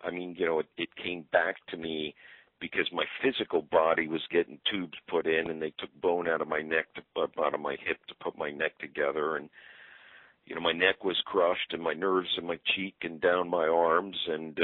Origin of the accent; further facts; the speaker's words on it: Huntington, New York, United States; Mr. Hazelwood was from my hometown, and here I was, the guy cleaning it up, and from Huntington.